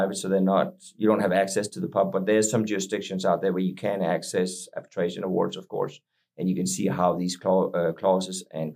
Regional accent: Denmark; Born and raised in Denmark, actually

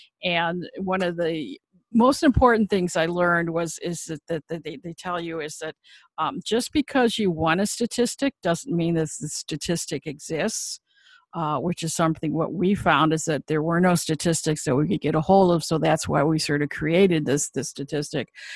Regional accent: Cleveland, Ohio, United States; moved away; Yeah, I grew up in Cleveland, Ohio, and back before I moved out of the area, so this was back in about 1975-ish era

